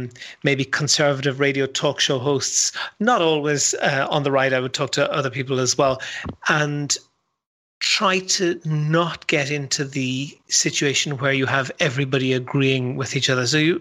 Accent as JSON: {"language": "English", "town": "Dublin", "region": "Leinster", "country": "Ireland", "lives_now": "Berlin, Germany", "said": "I'm from Dublin in Ireland."}